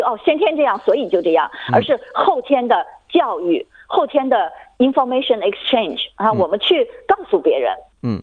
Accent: China

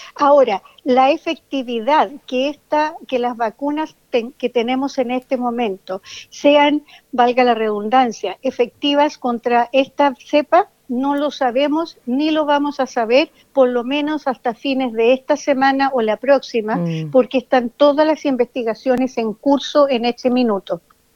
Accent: Chile; solamente te podría contar de Chile, que es de donde yo vengo.

